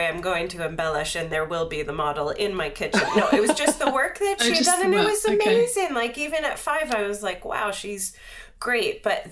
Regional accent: Pennsylvania, United States; I grew up outside of Pittsburgh, and he's from Pittsburgh, so like the Warhol Museum was a big deal.

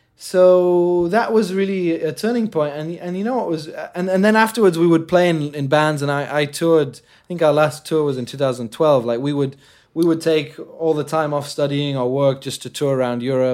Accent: Jordan; And before that, growing up in Jordan, I'd only had like MTV Asia

